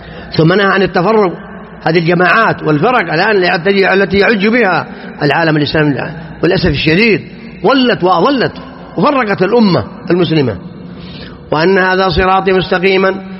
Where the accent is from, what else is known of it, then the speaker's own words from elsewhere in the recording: Saudi Arabia; أننا نعيش في بلادنا المملكة العربية السعودية